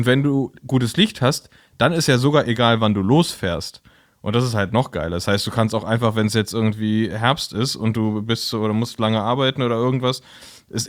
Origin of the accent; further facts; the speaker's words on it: Berlin, Germany; nee, wir sind aus Berlin, also Berliner Kennzeichen.